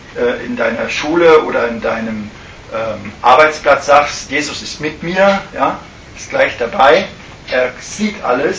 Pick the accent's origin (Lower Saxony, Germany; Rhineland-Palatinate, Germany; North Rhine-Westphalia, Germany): Rhineland-Palatinate, Germany; accent: Palatine; ich versuche es mit meiner reinen pfälzischen Schnauze, ich bin Rheinländer